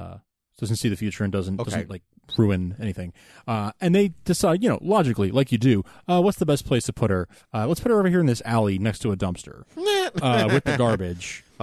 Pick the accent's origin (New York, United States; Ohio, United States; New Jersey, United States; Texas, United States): New York, United States; you know, New York, I'm a New Yorker. That's a hometown team